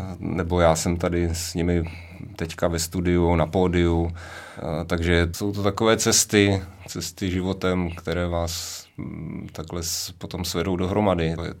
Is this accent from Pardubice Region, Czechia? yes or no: yes; Česká Třebová, Pardubice Region, Czechia; kdy jsme měli v České Třebové, odkud pocházím, tak tam jsme měli spolčo